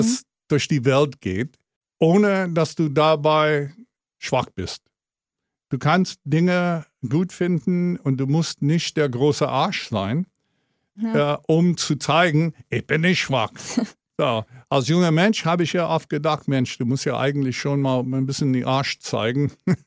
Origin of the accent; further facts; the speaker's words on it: Milwaukee, Wisconsin, United States; German is a second language; Wo ich herkomme, aus Milwaukee, jeder seiner Eltern haben gearbeitet. Kinder waren auf sich gelassen. Latchkey-Kids